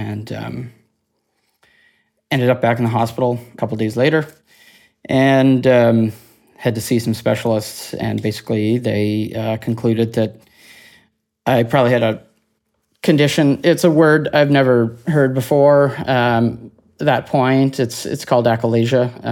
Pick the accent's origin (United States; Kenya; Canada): Canada; Nova Scotia; I'm 39. I'm from Cape Breton Island. So that's the northeastern tip of Nova Scotia on the east coast of Canada.